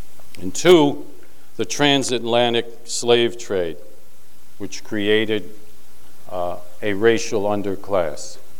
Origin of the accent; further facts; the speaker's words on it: New York City, New York, United States; born there; I was born in Columbus Hospital on East 19th Street in New York City.